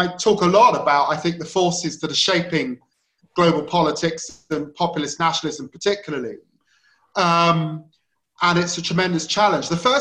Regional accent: Tottenham, London, United Kingdom; We grew up in Tottenham. It was a tough time to grow up in Tottenham.

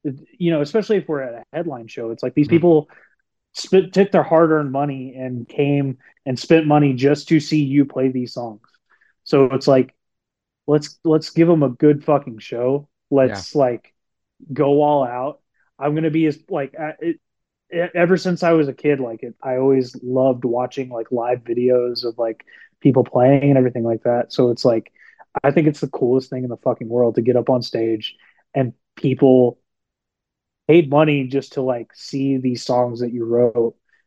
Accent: Lubbock, Texas, United States; obviously growing up in Lubbock, we didn't get all the big hardcore tours that a scene like Dallas or San Antonio or Houston would get.

